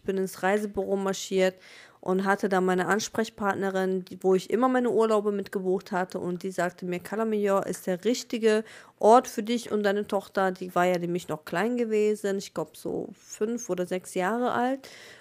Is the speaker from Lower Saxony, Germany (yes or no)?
no; North Rhine-Westphalia, Germany; Ich komme aus NRW, Nähe Oberhausen, aber ich bin ja gebürtig Südländerin. Ich komme ja gebürtig aus dem warmen, schönen Libanon.